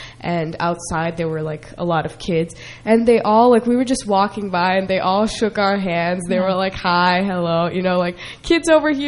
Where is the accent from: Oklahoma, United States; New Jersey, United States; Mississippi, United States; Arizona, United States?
New Jersey, United States; I mean, we're from New Jersey, New York area.